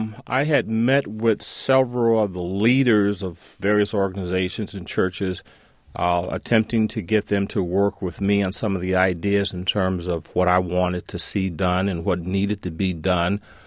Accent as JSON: {"language": "English", "town": "Waukegan", "region": "Illinois", "country": "United States", "tie": "born or raised there", "said": "Early on, when I was raised up in Waukegan, Illinois, at Shiloh Baptist Church, my wife and I, we both grew up in the same church"}